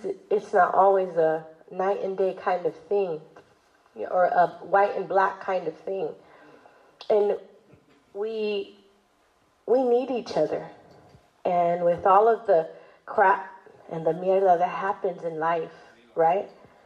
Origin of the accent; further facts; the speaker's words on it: Long Beach, California, United States; I'm from Long Beach.